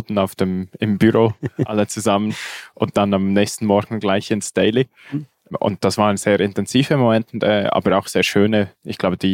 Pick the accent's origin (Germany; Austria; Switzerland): Switzerland; sehr beängstigt mich da als Schweizer, ehrlich gesagt.